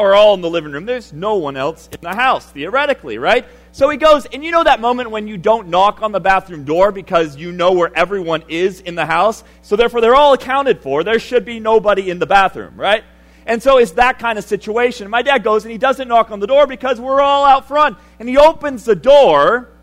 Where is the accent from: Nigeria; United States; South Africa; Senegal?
Senegal; growing up in Senegal.